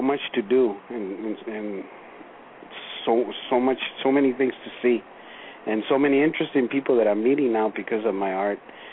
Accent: El Paso, Texas, United States; now in Los Angeles, United States; I'm from El Paso, Texas, but I could never go back and live there anymore, because I visited one time in my 10 years that I've been here in L.A.

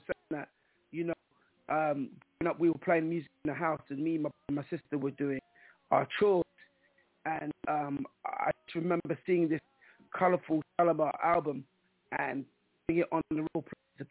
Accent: London, United Kingdom; growing up in London. You know, London's like a melting pot of different nationalities and cultures. And growing up in London as a young boy, it was a thing where I come from a Caribbean family. So my father from an island called St. Lucia

